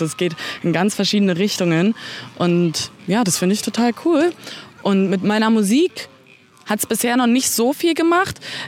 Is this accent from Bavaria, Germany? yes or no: no; Berlin, Germany; und ich bin in Heinersdorf tatsächlich aufgewachsen. Ich war hier im Kindergarten, habe hier meine Freunde und alles